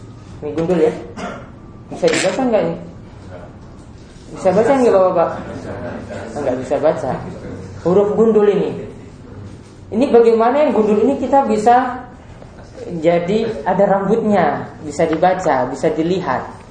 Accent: Yogyakarta, Special Region of Yogyakarta, Indonesia; Jadi saya dari Jogja ya. S1 saya di Teknik Kimia UGM. Kemudian S2 saya di Chemical Engineering King Saud University di Riyadh, Kerajaan Saudi Arabia.

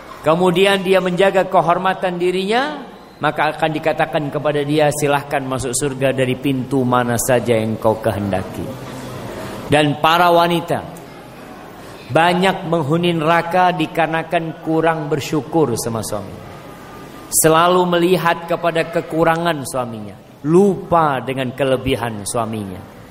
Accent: Makassar, South Sulawesi, Indonesia; born there; now in Merauke, Indonesia; Saya seorang pria yang bekerja di Merauke, sedangkan saya lahir di Makassar. Saya meninggalkan satu-satunya orang tua saya di kampung, yaitu ibu saya. Saya sudah berumur 25 tahun

